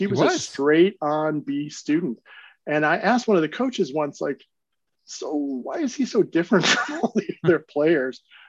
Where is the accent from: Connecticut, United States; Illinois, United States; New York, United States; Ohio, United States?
Ohio, United States; Cleveland; now in Milwaukee, United States; I love the Midwest, and you know, I'm from Cleveland, Ohio